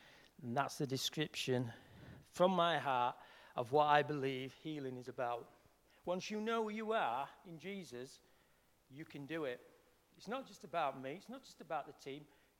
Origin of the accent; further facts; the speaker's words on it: Yorkshire and the Humber, United Kingdom; accent: Yorkshire; You know, I could do that in my Yorkshire accent.